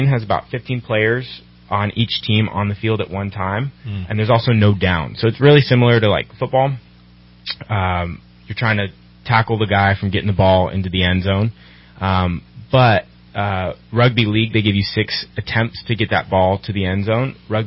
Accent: San Jose, California, United States; also born or lived in Berkeley, United States; I was born in Berkeley, California, but raised mostly in San Jose.

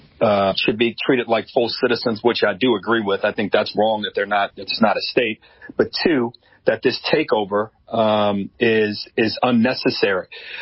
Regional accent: Washington, District of Columbia, United States; I grew up in Washington from fourth grade to graduating high school, and had the honor to work there for 10 years.

